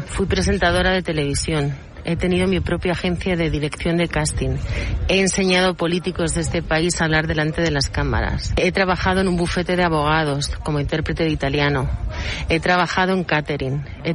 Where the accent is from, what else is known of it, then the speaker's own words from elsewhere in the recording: Spain; como yo, españoles